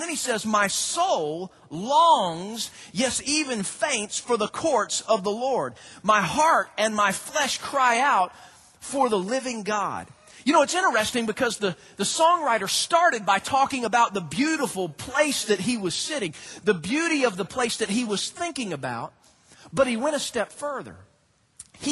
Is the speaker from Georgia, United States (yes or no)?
yes; Georgia, United States; They're expecting me to say Georgia. And, you know, I'm from Georgia, as everyone should be.